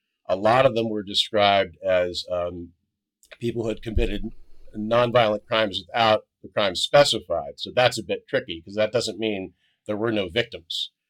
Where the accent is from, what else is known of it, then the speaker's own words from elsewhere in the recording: Wilkes-Barre, Pennsylvania, United States; this judge from my hometown, Wilkes-Barre, Pennsylvania